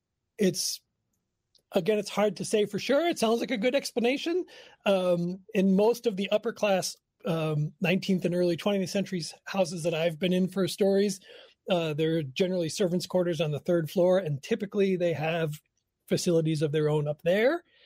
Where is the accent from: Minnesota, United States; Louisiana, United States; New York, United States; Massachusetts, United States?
New York, United States; New York City; now in Milwaukee, United States; Yeah, you know, I grew up in New York City and I never saw one. So when I moved to Milwaukee and we moved into my grandparents' house, they had one in the basement